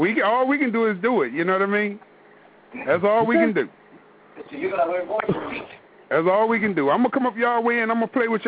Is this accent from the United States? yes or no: yes; Virginia, United States; I'm from Virginia. I can be in Maryland in like 30 minutes.